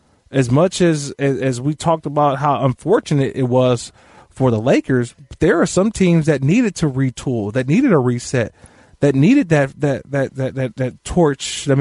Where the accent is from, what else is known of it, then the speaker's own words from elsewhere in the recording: California, United States; I'm from NorCal, yeah.